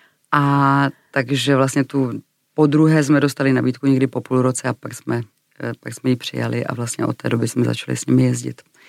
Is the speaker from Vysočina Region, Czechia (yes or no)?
no; Klášterec nad Ohří, Ústí nad Labem Region, Czechia; My jsme vlastně jezdili z Klášterce nad Ohří ze severočeského kraje vlastně Vyhorlatem až do Košic.